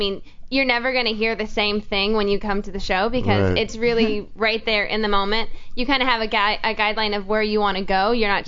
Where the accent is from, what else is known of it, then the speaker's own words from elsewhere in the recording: Oregon, United States; I'm from Oregon originally, so my dad and mom are coming to town next week.